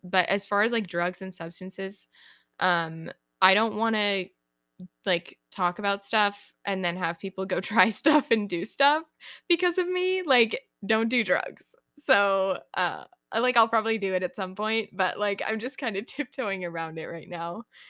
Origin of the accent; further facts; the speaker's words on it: California, United States; accent: California; I am from California, and that's why I have a California accent, and I say like all the time. So yeah, California, I'm pretty close to San Francisco, so that's where I'm from, and I was born here, so I've always lived here.